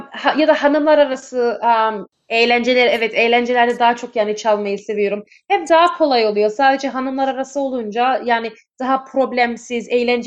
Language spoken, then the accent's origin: Turkish; Dallas, Victoria, Australia; Avustralya'da doğdum işte. Dallas'ta ya da daha çok bilinen başka adıyla Bramaros tarafında büyüdüm.